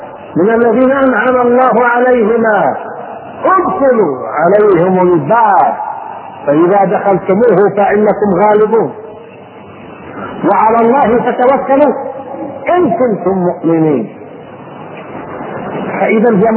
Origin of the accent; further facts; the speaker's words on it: Palestine; ها احنا كفلسطينيين